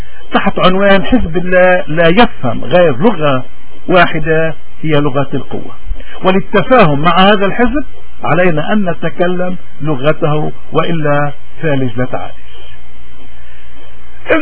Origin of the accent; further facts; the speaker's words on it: Lebanon; وما دمنا كلبنانيين سياديين رافضين هذا الخيار فنحن من تراجع إلى آخر وهذا هو للأسف الوضع الحالي المأساوي في لبنان